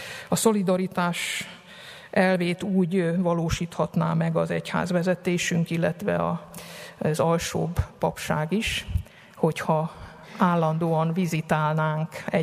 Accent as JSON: {"language": "Hungarian", "region": "Budapest", "country": "Hungary", "said": "amikor én még budapestiként szórványba kerültem"}